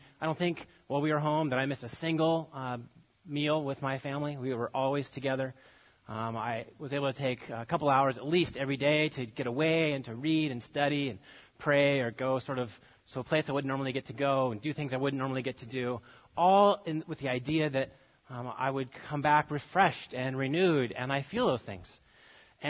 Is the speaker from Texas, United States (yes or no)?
no; California, United States; people would find out we're from California